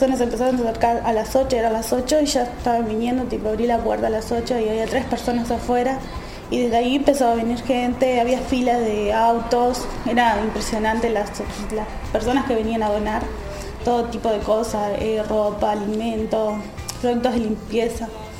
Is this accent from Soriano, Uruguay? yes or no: yes; Dolores, Soriano, Uruguay; now in Montevideo, Uruguay; soy de allá de Dolores y estoy estudiando Ciencias Sociales acá en Montevideo.